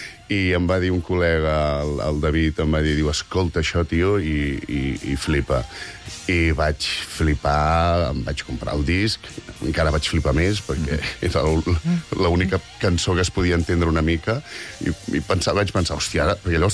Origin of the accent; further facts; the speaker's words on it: Catalonia, Spain; com a català, sí.